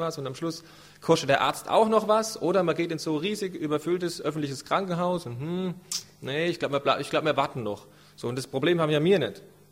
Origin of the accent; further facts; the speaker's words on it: Rhineland-Palatinate, Germany; also born or lived in Kenya / Stuttgart, Germany; bin dann eher in Rheinland-Pfalz aufgewachsen und in Kenia, also halbe Kindheit in Kenia, also in Ostafrika, und die andere halbe in Rheinland-Pfalz, was mich so zu so einem pfälzischen Kenianer macht oder kenianischen Pfälzer